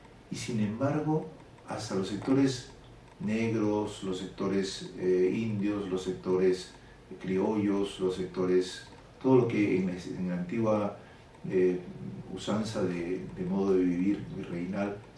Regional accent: Lima, Peru; y con todos nosotros como limeños

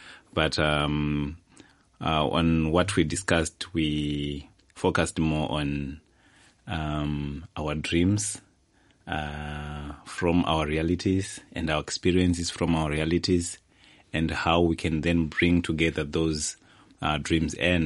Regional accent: Zimbabwe; I am from Zimbabwe, and the demographics of that place where I come from is very dynamic and is very diverse.

